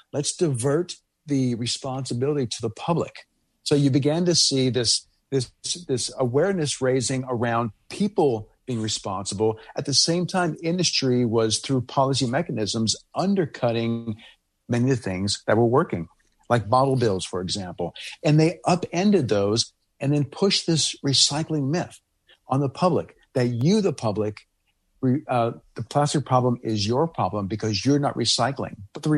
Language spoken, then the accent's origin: English; Louisiana, United States; I remember when I was a kid, I grew up in Louisiana back in the late 70s, early 80s. There was an incinerator a few blocks from my house.